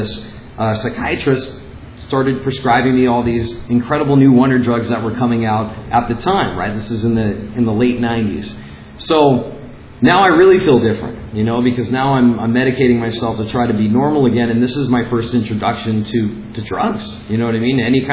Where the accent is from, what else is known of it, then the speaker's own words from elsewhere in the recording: West Hollywood, California, United States; born there; I was born in West Hollywood, 1984, to date myself, and I had a pretty normal life growing up.